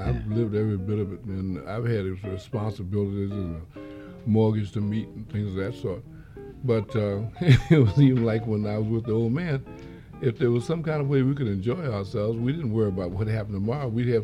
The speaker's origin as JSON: {"language": "English", "region": "New York", "country": "United States", "tie": "born or raised there", "said": "We grew up together in New York."}